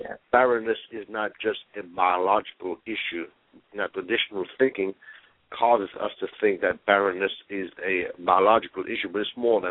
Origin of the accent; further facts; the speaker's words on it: London, United Kingdom; also born or lived in Mauritius; now in Louisville, United States; But I was born in a little tropical island called Mauritius. I was raised in England, London, England, and but I moved to the United States a while ago